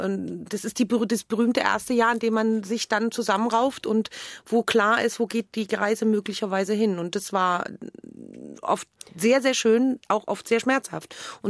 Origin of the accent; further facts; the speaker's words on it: East Germany, Germany; Ich komme aus der DDR und bin in einem Staat gewesen, mit dem ich nicht viel anfangen kann.